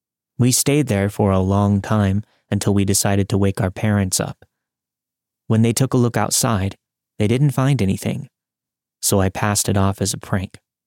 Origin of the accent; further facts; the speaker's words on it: East Coast, United States; I was originally from the East Coast, but I had been living in the San Francisco Bay Area.